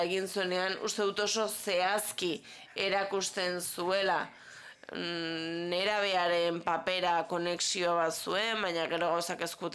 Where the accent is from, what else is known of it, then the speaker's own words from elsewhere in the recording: Belgium; Basque is a second language; Ni Belgikakoa naiz